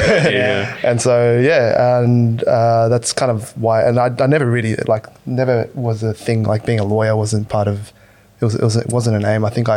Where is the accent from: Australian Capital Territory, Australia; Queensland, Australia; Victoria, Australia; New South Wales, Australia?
New South Wales, Australia; Sydney; And then, yeah, we grew up in Sydney, the northern suburbs